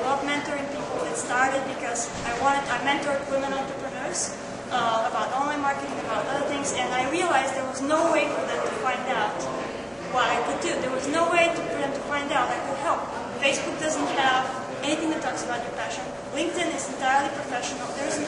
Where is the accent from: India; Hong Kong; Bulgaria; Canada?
Bulgaria; now in Chicago, United States; I'm originally from Bulgaria and I am now doing my MBA at the University of Chicago School of Business